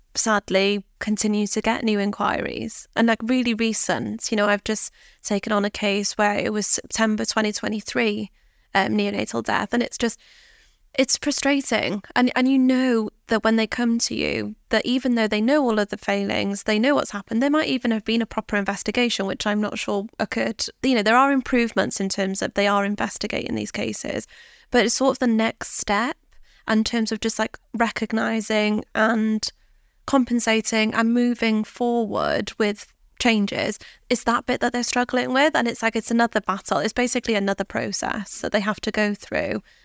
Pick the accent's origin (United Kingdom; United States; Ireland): United Kingdom; Wales; But I'm from Wales. I've born and raised in Wales.